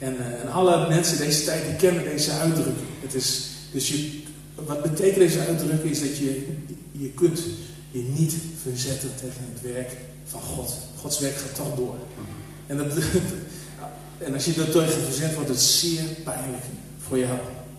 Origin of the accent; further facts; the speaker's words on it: Netherlands; Misschien zijn wij als Nederlanders, hebben we wat meer keer nodig. Zo een beetje wat hardleers, koppig.